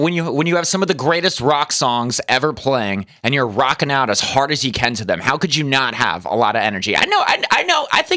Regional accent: Staten Island, New York, United States; I'm from Staten Island, New York, born and raised

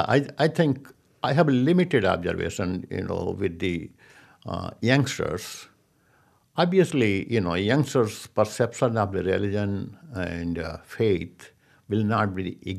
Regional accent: India; English is a second language; moved away as an adult; when I came from India, India was full of temples, full of trees, full, you know, gardens.

